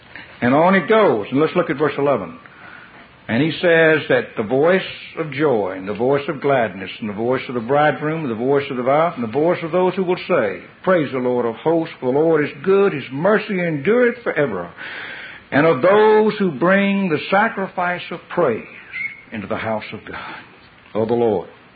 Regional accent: the South, United States; I was raised in the South, and I understand what that term boss means.

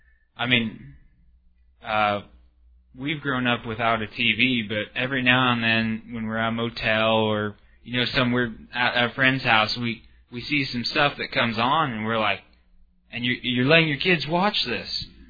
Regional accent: Texas, United States; And we're from Texas. We live about 4 hours away or so.

